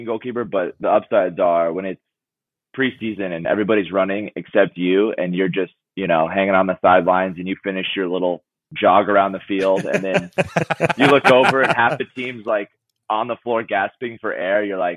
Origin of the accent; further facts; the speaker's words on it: Charlotte, North Carolina, United States; I grew up in Charlotte, so like there was no reason for me to like an LA team.